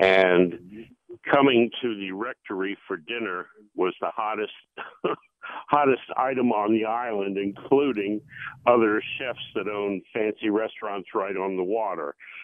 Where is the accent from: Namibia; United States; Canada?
United States; Delaware; Well, I'm from Delaware.